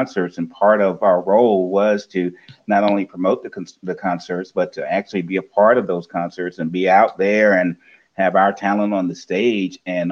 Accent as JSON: {"language": "English", "town": "Portsmouth", "region": "Virginia", "country": "United States", "tie": "born or raised there", "said": "the Visitors Bureau of the actual town, my hometown, Portsmouth, Virginia, is sponsoring all of this."}